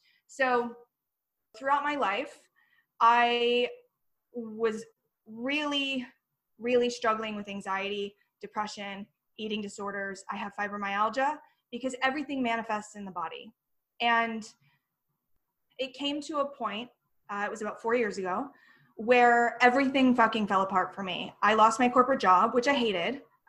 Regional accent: United States; It's not a, you know, I'm American, so I can say this.

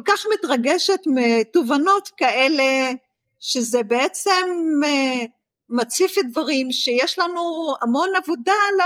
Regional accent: Haifa, Haifa District, Israel; אני ילדת טבע מגיל מאוד צעיר, אני נולדתי וגדלתי בחיפה, חוף הים, קשה להיות חיפאי ולא להתחבר לטבע בין ההר לים

